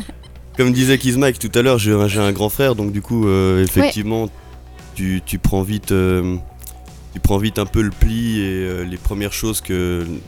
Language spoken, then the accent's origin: French; Switzerland; first language French; on est suisse, donc gardons nos racines, même si, enfin, voilà, c'est notre langue maternelle